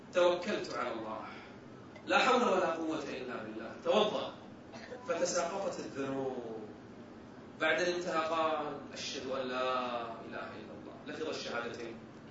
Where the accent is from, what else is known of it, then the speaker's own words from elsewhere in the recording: Kuwait; في أحد المساجد عندنا بالكويت